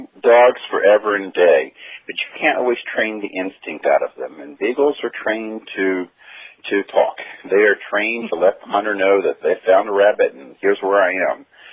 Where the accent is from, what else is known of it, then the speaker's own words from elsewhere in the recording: Virginia, United States; Well, I grew up in Virginia, where I learned to square dance in college many years ago, and jobs bounced me around the East Coast, and we landed here in Pennsylvania about 10 years ago.